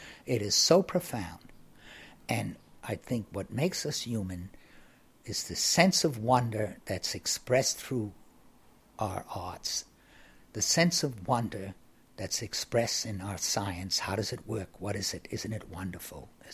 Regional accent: New York City, New York, United States; also born or lived in Boston; I grew up in New York City and Boston and New York, but every summer my mother would take us up to Maine, where all our French-Canadian relatives were.

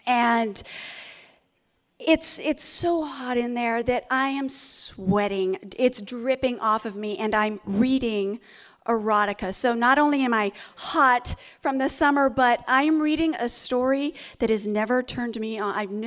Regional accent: Sacramento, California, United States; Okay, I'm from Sacramento, and that's where I'm going to take you right now.

